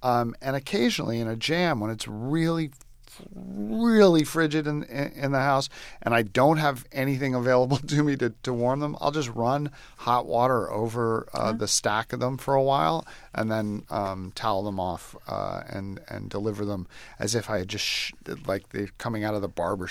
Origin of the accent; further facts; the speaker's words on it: United States; I mean, look, I'm an American. I love television.